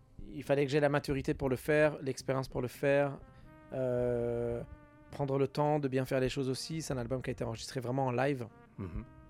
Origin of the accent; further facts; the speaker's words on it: Lebanon; rappeler que là d'où je viens, c'était déjà un mélange culturel entre l'Europe et les cultures